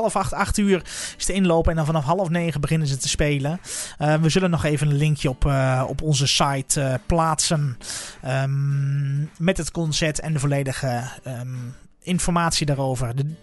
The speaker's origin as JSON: {"language": "Dutch", "town": "Kampenveen", "region": "Gelderland", "country": "Netherlands", "tie": "born there", "said": "Nou, dus tussen Kampen en Wezep, daar ligt Kampenveen. Mijn geboorteplaats, waar ik ben geboren vroeger."}